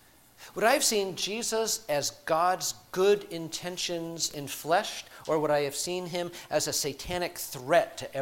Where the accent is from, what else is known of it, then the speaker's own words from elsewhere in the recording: Charleston, South Carolina, United States; born there; I was born in 1962 in Charleston, South Carolina.